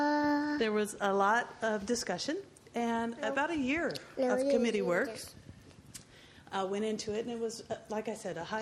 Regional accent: Los Osos, California, United States; I'm also from Los Osos.

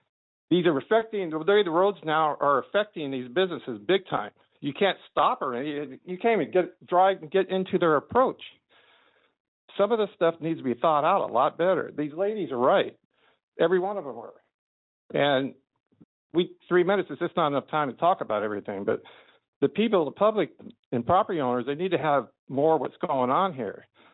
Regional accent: Grover Beach, California, United States; I'm from Grover Beach. I don't know if anybody even considered water. You know, I've been here my whole life.

